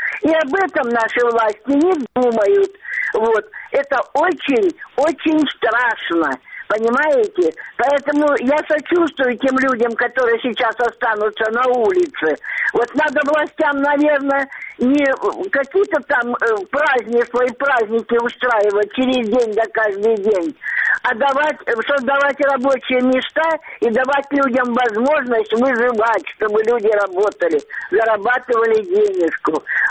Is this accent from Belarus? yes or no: no; Kerch, Crimea, Ukraine; born there; я родилась в Керчи, это моя родина, и очень скучаю по Украине